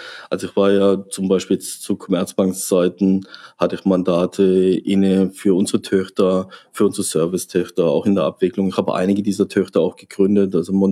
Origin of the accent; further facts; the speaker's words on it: Freiburg, Baden-Württemberg, Germany; Oh, Freiburg ist mein Geburtsort, meine Heimat, mein Zuhause.